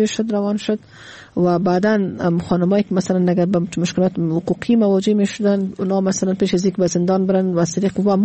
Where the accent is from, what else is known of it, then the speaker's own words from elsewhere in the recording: Afghanistan; moved away; در سال 2002 وقتی ما افغانستان آمدم، ما پیش از این که 95 از افغانستان بر آمدم